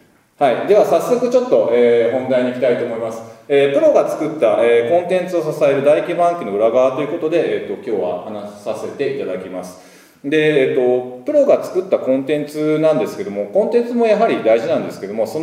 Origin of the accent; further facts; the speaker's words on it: Yokohama, Kanagawa, Japan; also born or lived in Kobe; で、神戸で生まれまして、横浜で育ちました。生粋の浜っ子です。